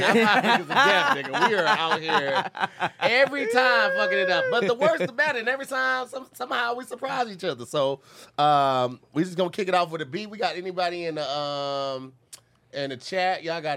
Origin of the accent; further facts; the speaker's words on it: St. Louis, Missouri, United States; Like I'm from St. Louis, so